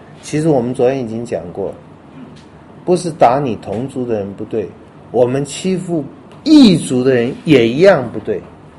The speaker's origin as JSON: {"language": "Chinese", "country": "Taiwan", "said": "我是台湾的，来到任何一个国家都是比较哎呦，语言也不通啊"}